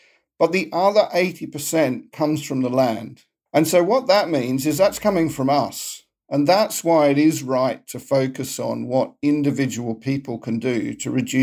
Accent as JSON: {"language": "English", "country": "Australia", "tie": "born or raised there", "also_born_or_lived": "Papua New Guinea", "said": "Yeah, so I grew up in Australia and then Papua New Guinea."}